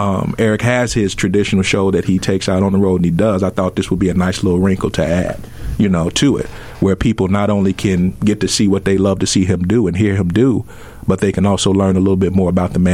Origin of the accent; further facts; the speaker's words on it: Chicago, Illinois, United States; I'm from Chicago.